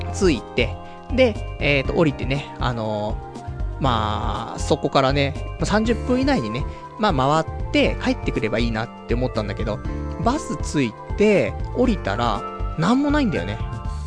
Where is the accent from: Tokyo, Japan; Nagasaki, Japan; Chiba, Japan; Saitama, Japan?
Tokyo, Japan; どこから来たんですかとか言われたらさ、あ、東京ですけども何かみたいな感じでさ